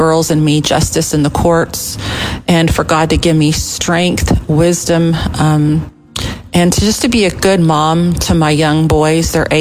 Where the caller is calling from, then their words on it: Texas, United States; I'm calling from Texas.